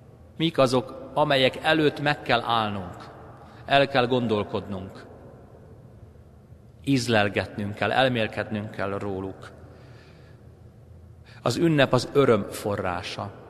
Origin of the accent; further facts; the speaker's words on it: Pest, Hungary; Budapest mellől származom, agglomerációs településről